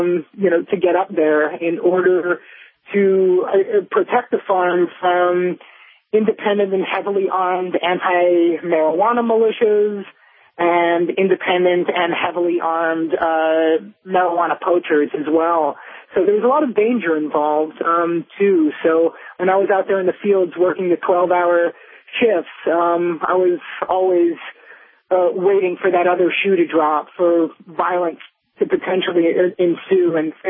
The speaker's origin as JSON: {"language": "English", "region": "Michigan", "country": "United States", "said": "including my home state of Michigan."}